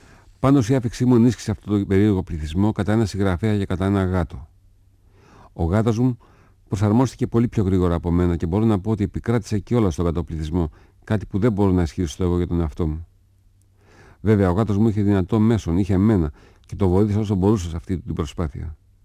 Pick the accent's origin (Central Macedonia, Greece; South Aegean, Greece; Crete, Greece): Central Macedonia, Greece; Thessaloniki; born there; now in Athens, Greece; Εγώ γεννήθηκα στη Θεσσαλονίκη, σε μια γειτονιά που δεν έμενε κανένα συγγραφέας, ούτε και ξέρα πώς φαίνεται ένα συγγραφέας, και ξαφνικά βρέθηκα εκεί κάτω στην Αθήνα, που όλος ο δρόμος είναι γεμάτος συγγραφείς.